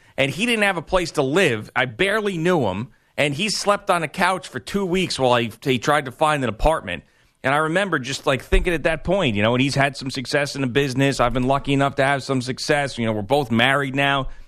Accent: Bellport, New York, United States; I'm really from Bellport, though. Yeah. South Country.

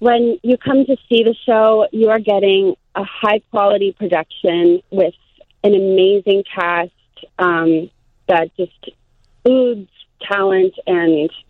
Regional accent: Chicago, Illinois, United States; I grew up in Chicago, so I've been attending Chicago Shakespeare Theater shows since I was young

